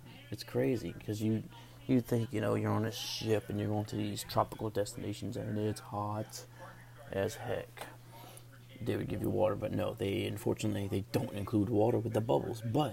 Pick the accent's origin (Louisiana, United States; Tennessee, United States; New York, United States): Louisiana, United States; I'm from Southern Louisiana, all the way at the bottom.